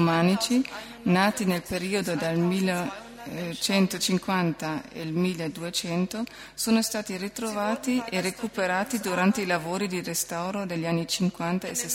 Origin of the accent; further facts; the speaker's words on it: Bremen, Germany; Italian is a second language; vengo da Brema